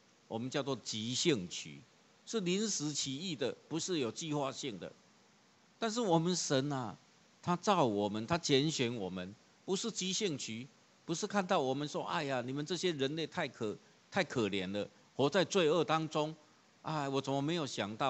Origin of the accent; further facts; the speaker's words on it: Taiwan; 所以我们台湾话有一句话说什么？